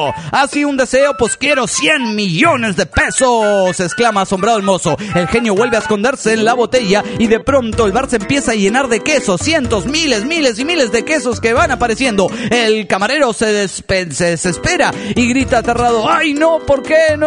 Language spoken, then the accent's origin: Spanish; Tijuana, Baja California, Mexico; de Tijuana.